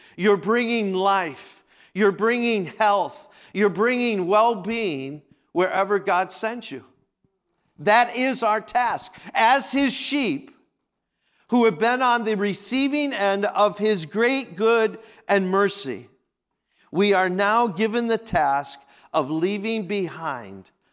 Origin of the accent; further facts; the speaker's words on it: Pennsylvania, United States; we used to sell blackberries where I grew up in Pennsylvania.